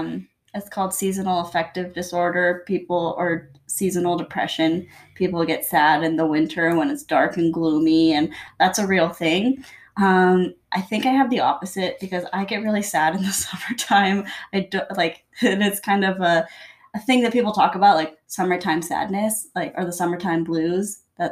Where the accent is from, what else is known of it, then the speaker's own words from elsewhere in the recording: Port Angeles, Washington, United States; So we are from Port Angeles, which is near, I say it's like near Forks when it's like this